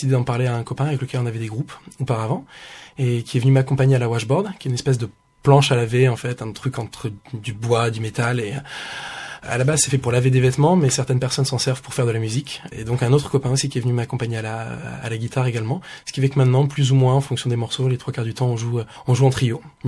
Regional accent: France; Vu qu'on est français, des fois la country, on a un petit peu une image un petit peu cliché de tout ça.

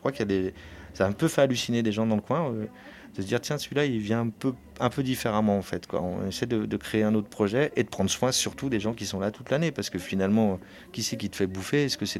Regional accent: Fougères, Brittany, France; born there; Je suis né à Fougères, là où il y a le Coquelicot.

